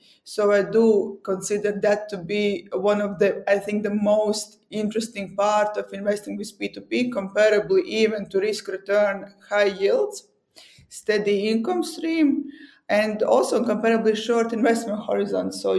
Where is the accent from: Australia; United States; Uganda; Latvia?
Latvia; English is a second language; I'm from Latvia, the same as the company.